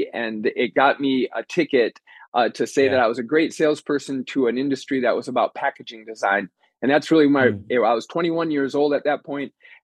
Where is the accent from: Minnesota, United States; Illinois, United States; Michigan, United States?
Michigan, United States; moved away as an adult; now in California, United States; So I grew up in the Midwest in Michigan, a great place to come from.